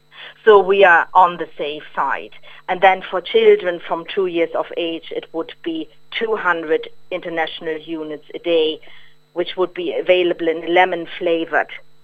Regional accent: Germany; I'm from Germany

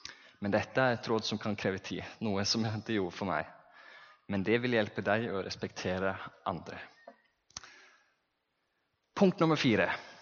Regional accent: Herøya, Telemark, Norway; der jeg vokste opp på Herøya

